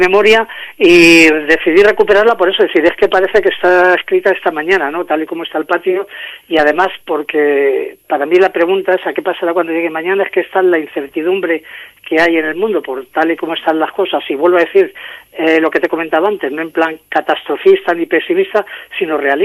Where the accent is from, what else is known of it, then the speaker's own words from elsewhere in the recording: Candeleda, Castile and León, Spain; en mi pueblo más o menos, en la zona de Candeleda, la zona de Gredos